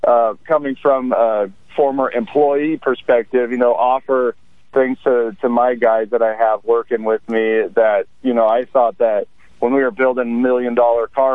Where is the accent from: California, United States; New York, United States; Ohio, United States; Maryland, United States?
California, United States; Santa Cruz; also born or lived in Scotland / Los Angeles / Wyoming; Yeah, I grew up in Santa Cruz, California, and then I was a couple years over in Scotland, and then a couple years down in L.A. and Wyoming, and back to the Central Coast.